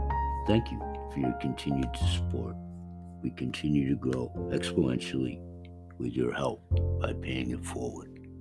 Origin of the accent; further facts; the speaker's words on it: Portland, Maine, United States; specifically my own, Portland, Maine, my hometown